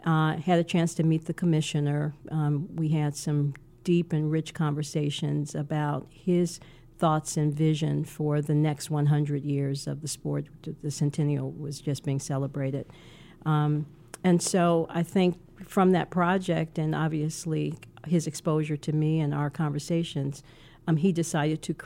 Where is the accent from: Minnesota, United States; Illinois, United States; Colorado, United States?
Illinois, United States; Chicago; I grew up in Chicago, and grew up in the 60s